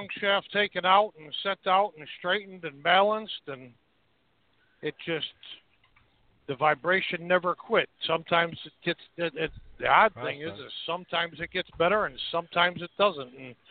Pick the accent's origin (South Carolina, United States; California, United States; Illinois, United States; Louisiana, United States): Illinois, United States; Marseilles; Because I'm from Marseille, Illinois, so in the French term it would be Marseille.